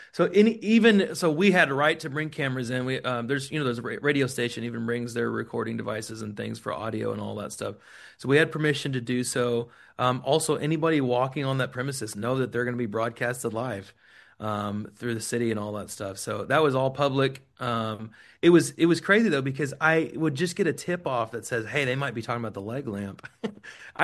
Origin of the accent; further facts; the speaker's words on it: Chickasha, Oklahoma, United States; I'm from Chickasha. And my family's been established here for a long time.